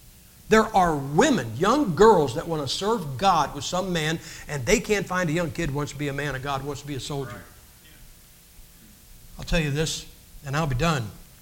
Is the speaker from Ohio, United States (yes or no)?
yes; Massillon, Ohio, United States; Now, I'm from Massillon, Ohio. Guys, Massillon, Ohio is where pro football got its start. Our high school stadium seats 24,000 people.